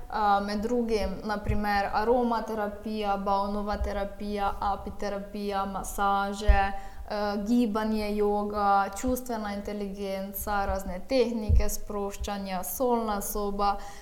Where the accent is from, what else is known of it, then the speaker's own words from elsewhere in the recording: Ptuj, Drava, Slovenia; Prihajam iz Ptuja, kjer imam tudi družinski wellness studio Aura.